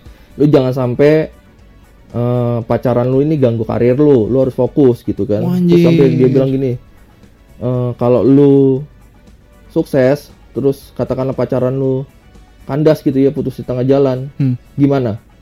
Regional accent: Bekasi, West Java, Indonesia; lu bayangin gua orang Bekasi, ya kan, enggak punya database.

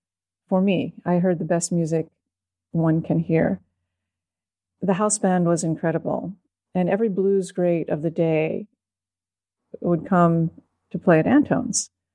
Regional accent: East Coast, United States; And I didn't know anyone, and I was from the East Coast, meaning I kept to myself.

